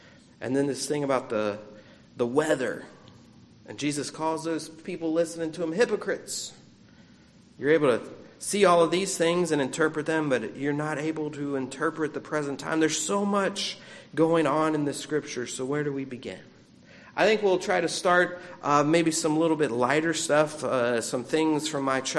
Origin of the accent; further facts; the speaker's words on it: Florida, United States; I grew up in Florida on the East Coast.